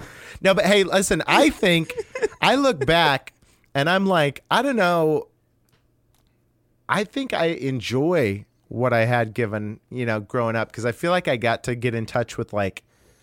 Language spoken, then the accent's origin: English; El Dorado, Kansas, United States; I grew up in El Dorado, Kansas, where it was like, you know, the end times are coming and Disney is the Antichrist.